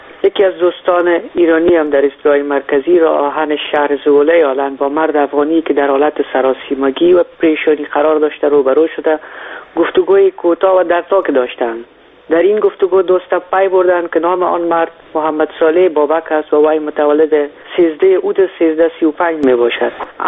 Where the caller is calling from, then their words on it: Netherlands; از هلند هستم.